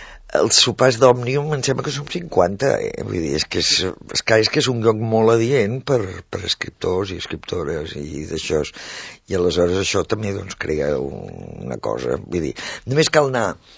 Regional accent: Catalonia, Spain; jo sóc del Vallès, pròpiament sóc del Vallès.

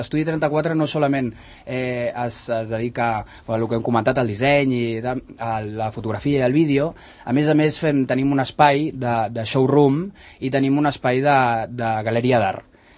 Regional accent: Sant Cugat, Catalonia, Spain; tots som de Sant Cugat i evidentment som del poble de tota la vida, tothom ens coneix.

